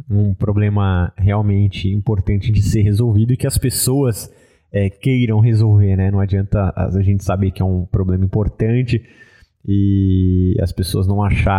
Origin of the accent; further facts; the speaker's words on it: Brazil; todos nós, como brasileiros